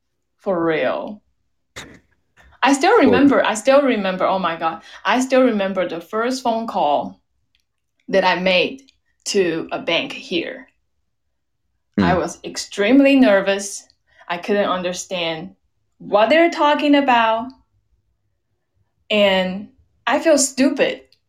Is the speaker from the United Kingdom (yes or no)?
no; Taiwan; English is a second language; I'm sorry, I'm an immigrant. Like, I'm sorry, I'm from Taiwan. English is not my mother language.